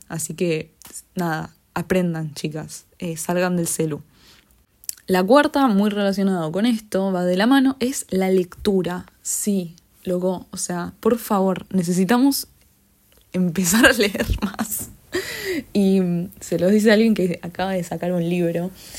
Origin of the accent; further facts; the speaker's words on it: Argentina; Me da miedo estar viviendo un periodo, no solo que lo veo en mi país, en Argentina, sino en todo el mundo